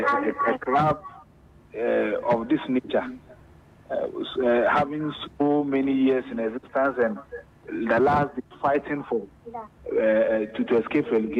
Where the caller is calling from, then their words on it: Pokwase, Greater Accra, Ghana; I'm calling from Pokwase.